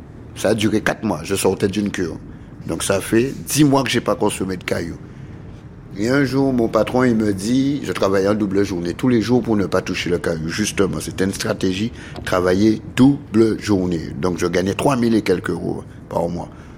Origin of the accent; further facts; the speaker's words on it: Guadeloupe; Moi, je viens de la Guadeloupe. Ça n'a pas de goût, ça n'a pas de puissance.